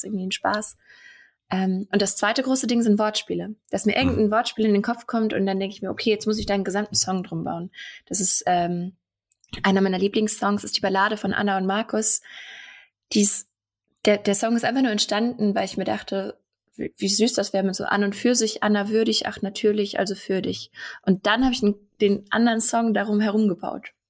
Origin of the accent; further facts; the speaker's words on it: Bad Aibling, Bavaria, Germany; born there; mittlerweile gehe ich schon durch als Hochdeutsche. Ich komme ursprünglich aus Bayern, so zwischen München und Salzburg. Bad Aibling heißt meine Heimatstadt und wohne jetzt aber seit ein paar Jahren schon in Marburg. Bin hier fürs Studium hergezogen